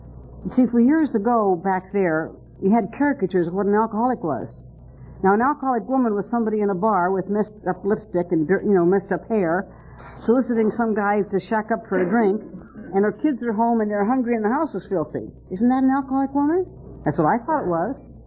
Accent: Reno, Nevada, United States; moved away as an adult; now in California, United States; Now, I came to California with my family, my husband, and my two kids, about 1947 from Reno, Nevada, my hometown.

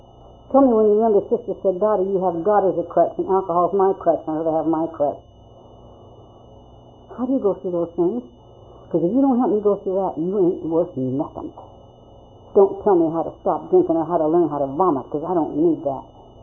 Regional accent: Reno, Nevada, United States; as I got married, we used to go back to Reno, my hometown, to visit my mother and, quote, father

